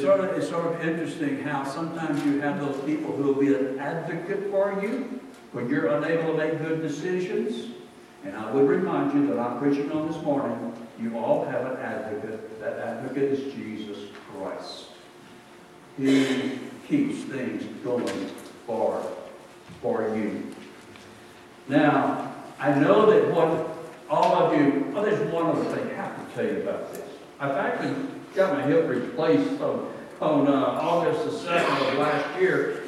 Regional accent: Plainview, Texas, United States; I was from Plainview, Texas.

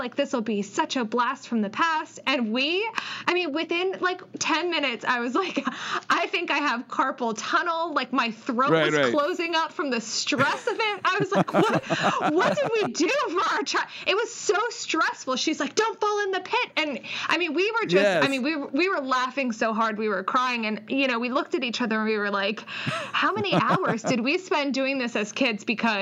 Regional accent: East Coast, United States; accent: East Coast; With an E. Sorry, my East Coast accent.

